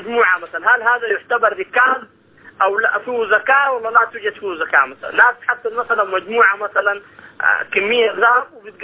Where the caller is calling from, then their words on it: Sudan; يعني طبعا احنا هنا عندنا في السودان